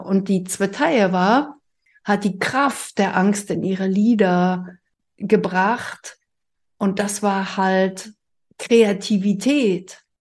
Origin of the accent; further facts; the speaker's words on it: East Germany, Germany; deshalb als Ossi. So, deswegen bin ich ohne Großeltern aufgewachsen.